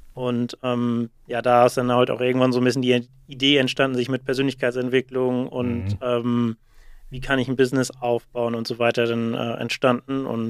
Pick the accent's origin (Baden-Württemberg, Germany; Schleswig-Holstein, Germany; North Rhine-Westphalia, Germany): Schleswig-Holstein, Germany; 37, komme aus der Nähe von Flensburg